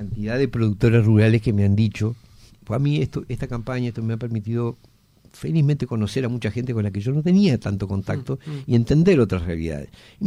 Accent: Uruguay

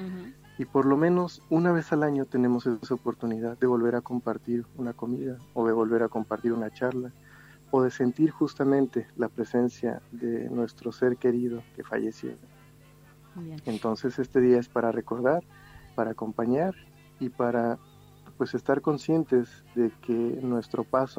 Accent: Mexico; yo creo que como mexicanos tenemos eso en nuestra cultura. Desde niño me tocó ver catrinas, me tocó ver las ofrendas

